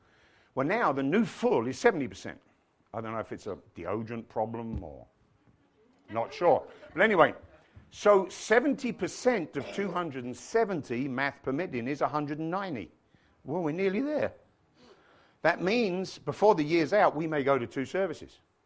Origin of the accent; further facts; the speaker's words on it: United Kingdom; never felt welcome, because I'm Brit.